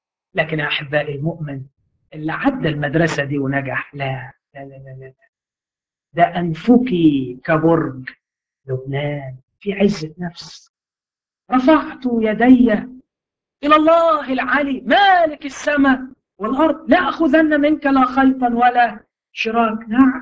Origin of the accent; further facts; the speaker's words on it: Upper Egypt, Egypt; لكن معروف عندنا في الصعيد